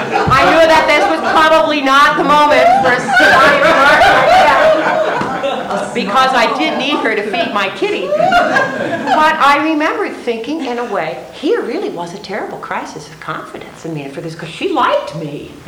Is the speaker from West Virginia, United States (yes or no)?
no; Maryland, United States; moved away as an adult; now in California, United States; I grew up in Maryland and the schools were integrated when I was in ninth grade